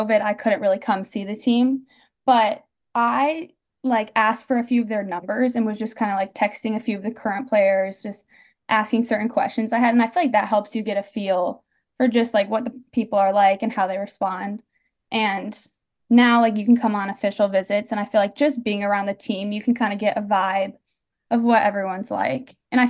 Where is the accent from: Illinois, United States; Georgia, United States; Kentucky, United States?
Illinois, United States; Chicago; So growing up in Chicago, they had like the Red Stars, like NWSL team that we would go watch.